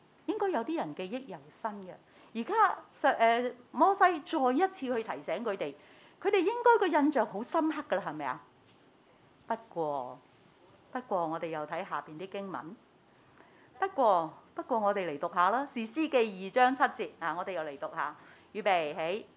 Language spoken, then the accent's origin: Cantonese; China; 就好似我哋中國人啦，都有好多嘢要拜嘅